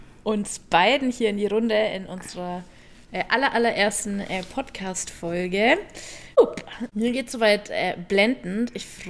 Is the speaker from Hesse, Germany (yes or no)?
no; Augsburg, Bavaria, Germany; Ich bin in Augsburg geboren und bin dann auch nie wirklich weggekommen, außer mal phasenweise während meines Studiums. Aber da habe ich auch nur nach Freising, also nördlich von München, gependelt und somit immer schon hier gewesen.